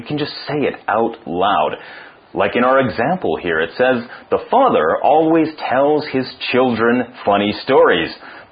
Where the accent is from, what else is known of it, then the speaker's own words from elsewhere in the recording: Canada; I can speak a little bit of Spanish. I'm Canadian, so I can speak a little bit of French.